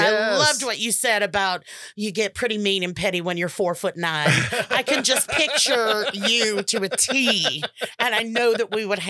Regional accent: Savannah, Georgia, United States; accent: Savannah; Now I'm talking in my Savannah accent. I have the worst habit of doing that as an actor thing.

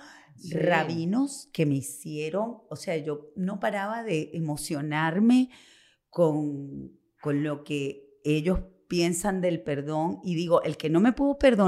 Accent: Venezuela; como somos ahora los venezolanos, como que nos ayudamos.

